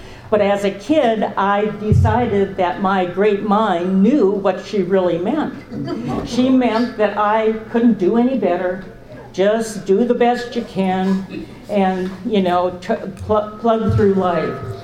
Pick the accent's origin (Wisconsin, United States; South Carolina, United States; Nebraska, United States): Wisconsin, United States; also born or lived in Indiana; I grew up in Wisconsin and Indiana in a very, very middle class family, highly educated.